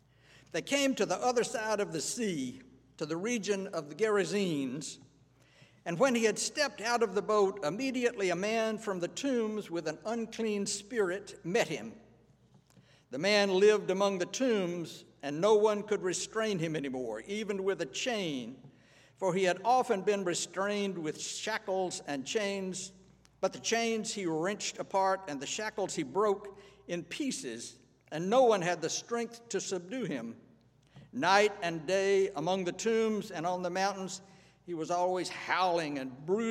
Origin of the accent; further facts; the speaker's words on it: Georgia, United States; I grew up here in North Georgia, and while my own upbringing was thoroughly Presbyterian, I was always aware that there were people, believers, who had practices other than my own.